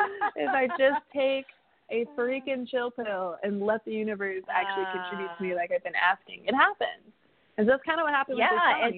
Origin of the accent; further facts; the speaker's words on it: Oregon, United States; I'm from Oregon. So I was like, what is this?